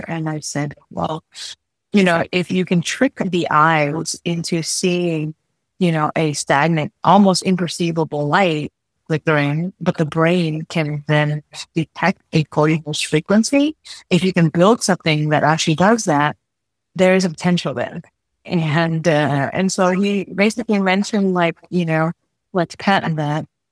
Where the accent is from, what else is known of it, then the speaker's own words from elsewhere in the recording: San Jose, California, United States; also born or lived in Vietnam; I was born in Vietnam and raised actually in San Jose, California. I have seven brothers and sisters, and my parents were immigrants